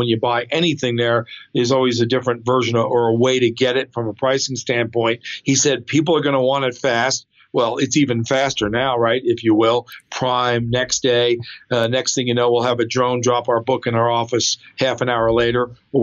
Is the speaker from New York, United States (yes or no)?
yes; New York, United States; I grew up in New York.